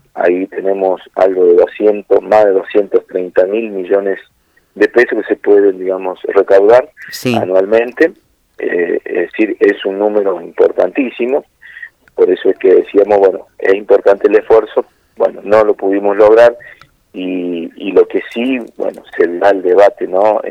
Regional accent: San Luis, Argentina; más quienes somos de San Luis

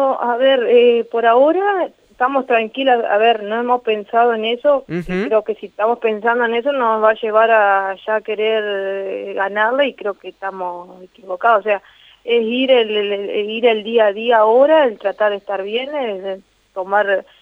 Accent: Gualeguay, Entre Ríos, Argentina; soy de Gualeguay, ya juego hace bastante en Gualeguaychú, así que me siento una más de allá

